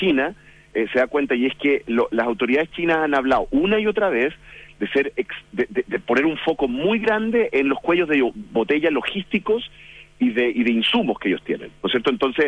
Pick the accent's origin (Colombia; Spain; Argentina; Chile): Chile; nosotros como chilenos